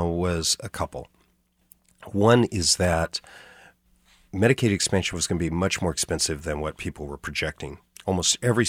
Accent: Hays, Kansas, United States; I grew up in Hayes.

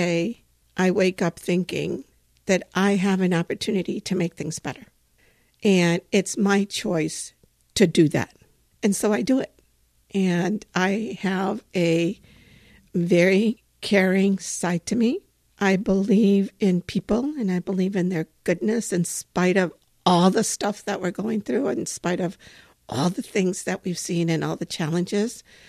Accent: Michigan, United States; also born or lived in Tampico, Mexico; we left Mexico and I was two when we came to Texas and then north to the state of Michigan in 1968.

